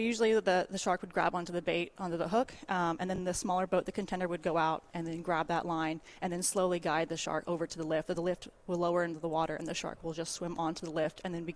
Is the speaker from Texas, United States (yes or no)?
no; Florida, United States; I grew up in Florida. I've been here my whole life.